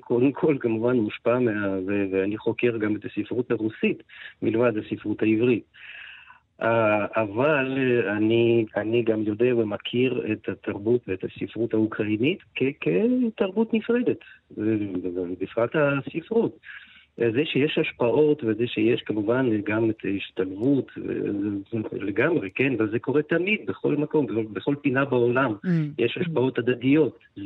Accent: Zhytomyr, Zhytomyr Oblast, Ukraine; moved away as an adult; now in Israel; עליתי ב-1990 בדיוק, עליתי עד גיל 18, בעצם גדלתי בז'יטומיר, וכן, למדתי אוקראינית וספרות אוקראינית, גרתי בקרב חברים אוקראינים

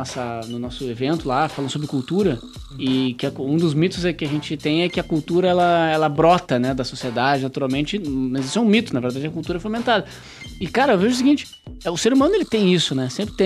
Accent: Rio Grande do Sul, Brazil; A gente é gaúcho, né? Rio Grande do Sul, lá tem um festival

